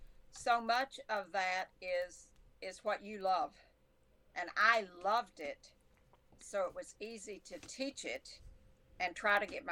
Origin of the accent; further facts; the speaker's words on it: Dallas, Texas, United States; Yes, I grew up in Dallas.